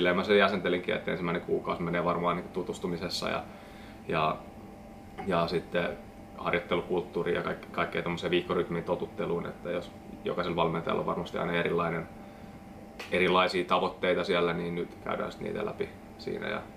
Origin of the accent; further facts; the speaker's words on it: Nurmijärvi, Uusimaa, Finland; now in Turku, Finland; Olen Nurmijärveltä kotoisin. Eli aika läheltä pääkaupunkiseutua ja sen jälkeen asunut monessa paikassa, että en oikein tiedä enää mistä mä oon kotoisin, mutta tällä hetkellä nyt sitten Turussa